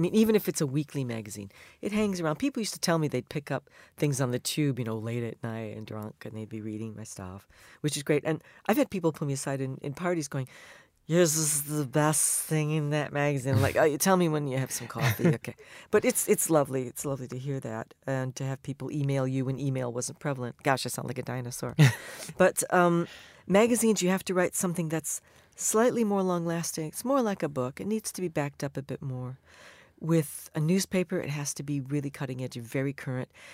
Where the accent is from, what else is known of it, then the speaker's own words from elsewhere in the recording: England, United Kingdom; now in United States; I have been living here a long time. So despite the just-got-off-the-boat accent, I have been here a long time. So culturally, I'm English, and I sound American.